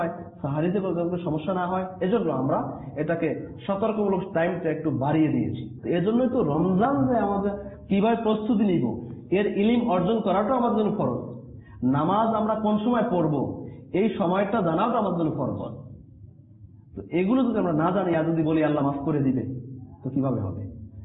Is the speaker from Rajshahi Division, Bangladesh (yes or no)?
no; Barisal, Barisal Division, Bangladesh; যেমন আমার বাড়ি বরিশালে সময়সূচি অনেক ডিফারেন্স রয়েছে